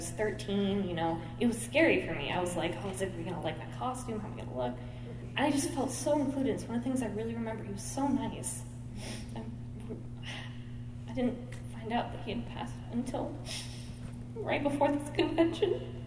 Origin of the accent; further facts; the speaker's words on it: Kansas, United States; from Kansas